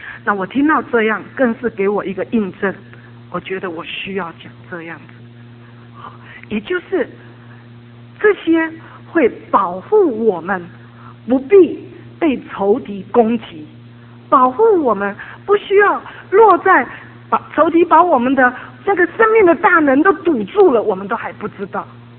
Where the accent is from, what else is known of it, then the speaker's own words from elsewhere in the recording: China; 我觉得可能我们中国人呢，因为也许从小家庭的背景或者政治的背景很受压